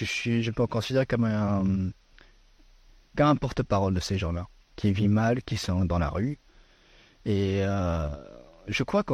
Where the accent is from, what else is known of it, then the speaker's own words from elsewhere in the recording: Afghanistan; first language Persian; French is a second language; now in France; de mon pays d'origine, de l'Afghanistan